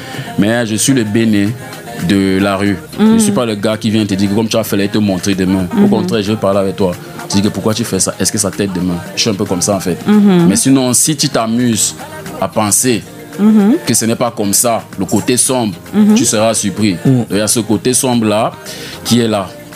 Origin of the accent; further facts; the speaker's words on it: Cameroon; born there; Mais moi je suis né au Cameroun.